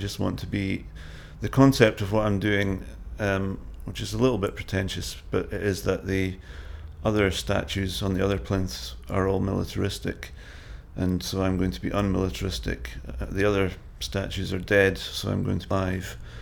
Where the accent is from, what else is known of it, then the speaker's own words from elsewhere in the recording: Brough, Yorkshire and the Humber, United Kingdom; My date of birth is 2010-61 and I'm from Brough.